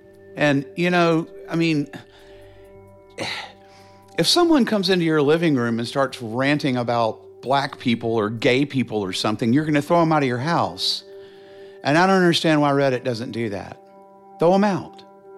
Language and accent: English; Charlotte, North Carolina, United States; I grew up in Charlotte. I'm a pretty stereotypical queer childhood.